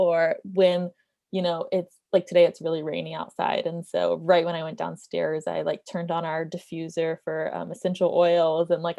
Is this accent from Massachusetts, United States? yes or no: no; Florida, United States; It's very like cold there, and I'm from Florida, not used to the cold.